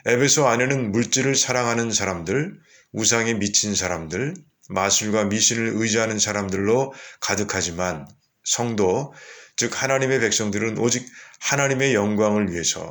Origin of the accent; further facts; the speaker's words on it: South Korea; 다른 나라에 여행 가서 그 나라 사람들 속에 섞여 있어도 내가 한국인이라는 사실은 변하지 않습니다.